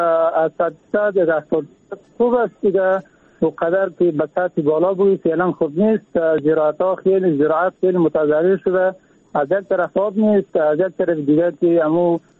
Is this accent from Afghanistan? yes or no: yes; Samangan, Afghanistan; از ولایت سمنگان